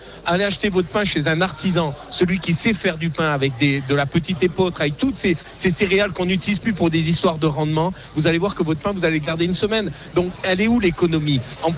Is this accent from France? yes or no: no; Vaud, Switzerland; Alors moi, je viens du canton de Vaud